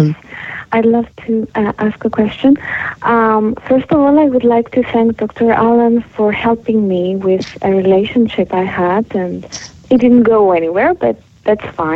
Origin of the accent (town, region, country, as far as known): Greece; English is a second language